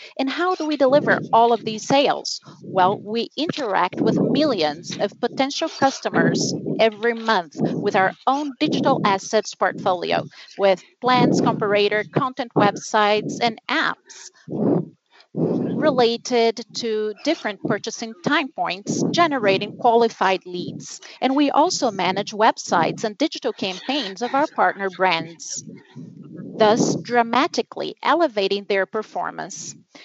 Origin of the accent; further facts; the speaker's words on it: United States; now in Brazil; Kim and I are U.S. entrepreneurs, and we've come to Brazil